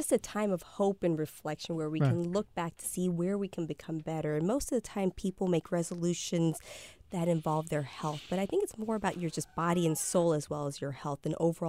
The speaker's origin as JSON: {"language": "English", "region": "California", "country": "United States", "tie": "born or raised there", "said": "Yeah, I grew up in California."}